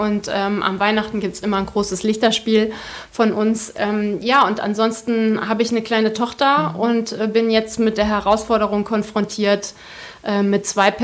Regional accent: Hesse, Germany; ich komme wirklich aus dem Dorf im Zonenrandgebiet, wo diese Eigenschaften ganz besonders nochmal potenziert vorkommen. Aber wenn man einmal das Herz der Nordhessen gewonnen hat

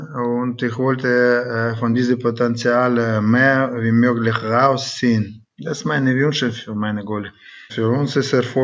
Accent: Siberia, Russia; German is a second language; Ich bin eigentlich aus Sibirien gekommen

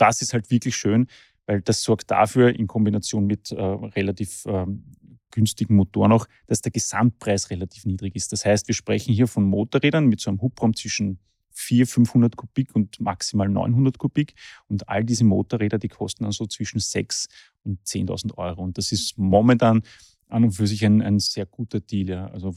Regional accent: Austria

